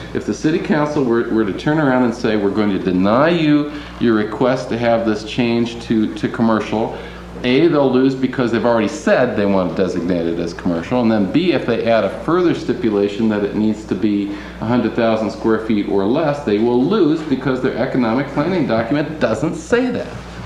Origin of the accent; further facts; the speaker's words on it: Decorah, Iowa, United States; I'm from Decorah, Iowa, and Brad is too. Our community is faced precisely with this issue